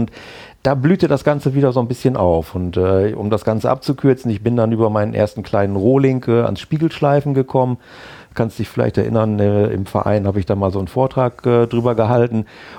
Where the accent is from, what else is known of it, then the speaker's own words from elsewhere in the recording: Bad Bentheim, Lower Saxony, Germany; Ich komme aus Bad Bentheim, bin dort geboren, aufgewachsen und zur Schule gegangen und eigentlich groß weg von Bentheim nie gewesen, bis auf mal eine kurze Zeit in Oldenburg berufsmäßig